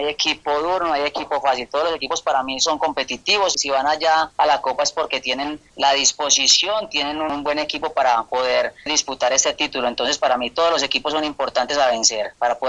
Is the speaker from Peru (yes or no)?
no; Carmen de Atrato, Chocó, Colombia; ya que somos del municipio del Chocó